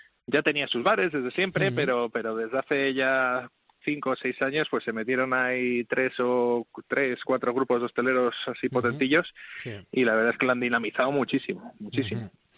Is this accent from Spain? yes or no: yes; Spain; somos españoles